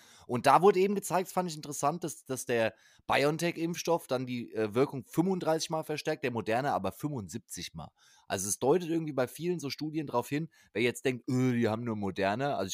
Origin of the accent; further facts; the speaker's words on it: Frankfurt, Hesse, Germany; Und da ist natürlich als Frankfurter ganz klar